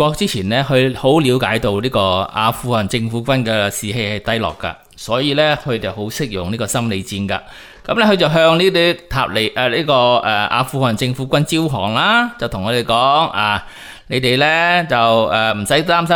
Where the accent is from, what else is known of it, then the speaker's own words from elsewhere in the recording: Chaozhou, Guangdong, China; 譬如我潮州人咁啊，成日都系我系格建啦，即系认同上咧就系认同咗自己系格建啦潮州人先，然后先至考虑到自己系咪广东人，系咪呢个中国人噶